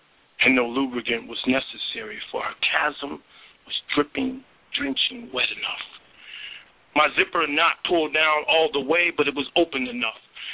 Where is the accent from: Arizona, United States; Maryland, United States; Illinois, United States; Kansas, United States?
Illinois, United States; Chicago; I am from the South Side of Chicago, what I believe is the best city in the United States of America.